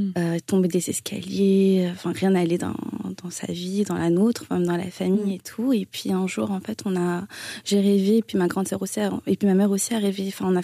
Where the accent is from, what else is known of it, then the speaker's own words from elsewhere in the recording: France; born there; Moi, je suis née en France. Donc déjà, le créole, je le parle très mal. Donc, puis le hindi, je le parle quasiment pas du tout, quoi.